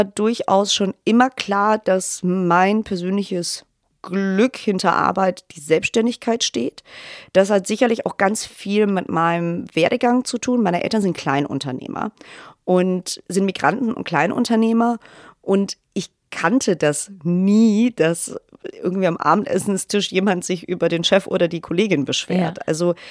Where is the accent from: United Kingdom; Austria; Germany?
Germany; Stuttgart, Baden-Württemberg; now in Hamburg, Germany; ich komme aus Stuttgart.